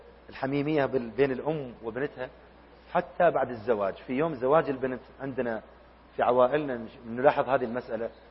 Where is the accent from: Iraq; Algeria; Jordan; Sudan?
Iraq; moved away as an adult; now in United Arab Emirates; أنا أذكر سافرت من العراق إلى الإمارات